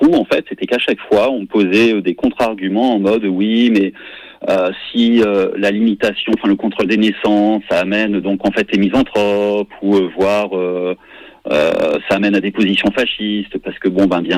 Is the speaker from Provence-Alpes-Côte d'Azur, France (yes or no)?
yes; Toulon, Provence-Alpes-Côte d'Azur, France; Donc, du coup, alors, je suis issu du sud-est de la France. Donc, je suis né à Toulon.